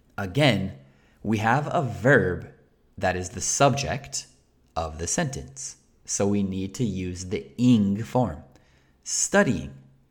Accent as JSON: {"language": "English", "region": "Colorado", "country": "United States", "tie": "born or raised there", "said": "When you're born and raised in Colorado, you cannot say the same. I don't know where my great-great-grandparents were born."}